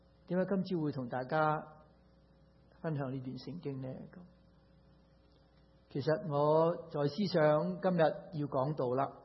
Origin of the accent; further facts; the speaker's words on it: Hong Kong; 其实我自己在香港长大，在香港来，我 我仲有亲人喺香港，师母都有亲人喺香港